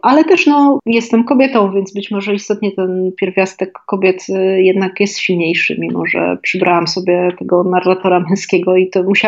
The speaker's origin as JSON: {"language": "Polish", "town": "Kraków", "region": "Lesser Poland", "country": "Poland", "said": "bo ja się przyglądając, żyjąc, będąc krakowianką i żyjąc w tym mieście przez wiele lat się poprzyglądałam takim osobliwościom"}